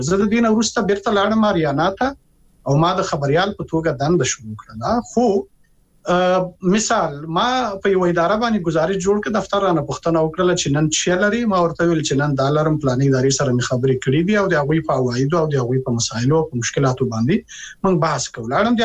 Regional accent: Afghanistan; زه افغان یم

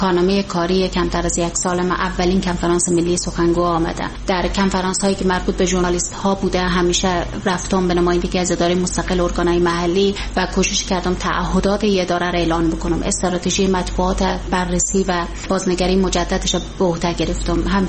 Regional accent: Afghanistan; به عنوان یک افغان

